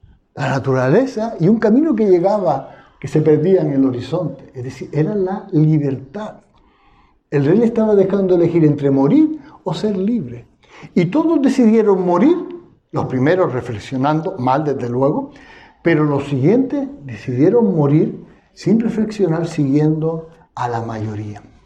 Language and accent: Spanish; Canary Islands, Spain; Como somos los canarios.